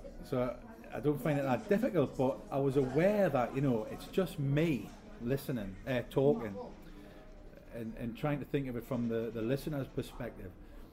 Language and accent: English; England, United Kingdom; I grew up in England